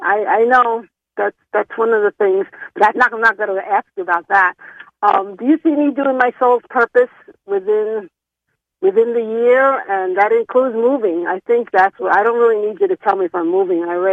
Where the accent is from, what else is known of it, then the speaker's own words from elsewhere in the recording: New York City, New York, United States; born there; I was born in New York City, but I live in Queens, in Flushing.